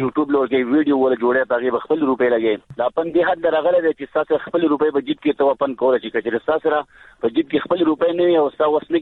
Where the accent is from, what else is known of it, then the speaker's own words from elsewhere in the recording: Golkada, Khyber Pakhtunkhwa, Pakistan; ګولکدا سیل شریف زړه غزه پیدا شي ما په دغه ګولکدا کې پیدا شي ما دغه ګولکدا کې لوښه